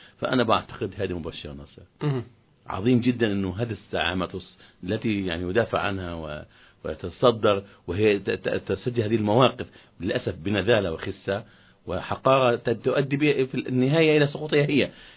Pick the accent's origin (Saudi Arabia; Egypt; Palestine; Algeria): Palestine; Gaza Strip; نحن أبناء فلسطين أبناء غزة